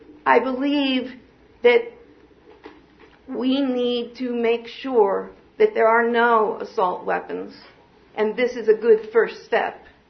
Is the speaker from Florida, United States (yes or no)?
no; Ithaca, New York, United States; I was born in Ithaca, New York, and have lived here most of my life.